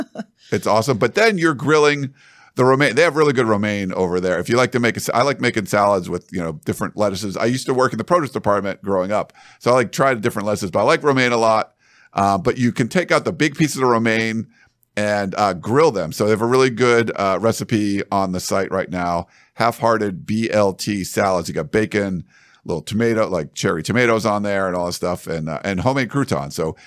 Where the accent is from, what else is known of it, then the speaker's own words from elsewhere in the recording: New England, United States; But growing up in New England where if you guys don't know, Connor and I were like 5 minutes from each other, like where we grew up.